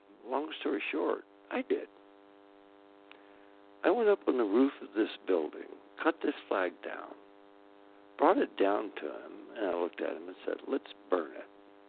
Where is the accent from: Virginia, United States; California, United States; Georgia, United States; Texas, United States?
Virginia, United States; I grew up in the South, Virginia, to be a fact.